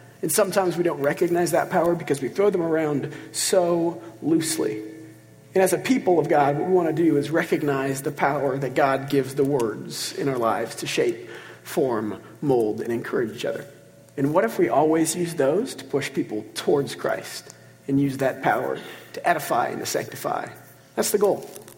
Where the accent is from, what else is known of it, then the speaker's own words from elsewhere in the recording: United States; We are Western, we are American, we are linear.